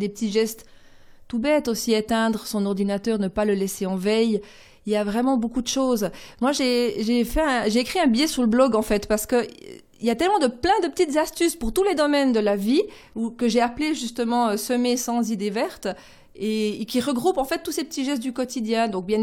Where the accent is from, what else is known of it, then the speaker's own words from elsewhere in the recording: Biel/Bienne, Bern, Switzerland; comme on dit chez nous à Bienne.